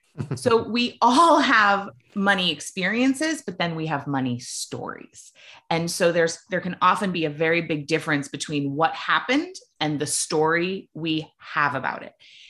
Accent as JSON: {"language": "English", "region": "Maine", "country": "United States", "tie": "born or raised there", "said": "I come from New England, which is similar in terms of, you know, I grew up in Maine, and if you have money, you hide it."}